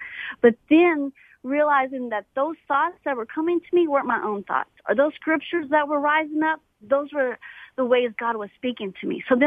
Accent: Austin, Texas, United States; Yeah, I'm from outside of Austin, Texas.

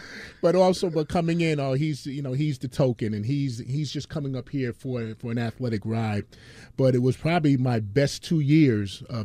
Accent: Paterson, New Jersey, United States; And born and raised in Paterson, went to Paterson Public Schools all through my K through eight experience.

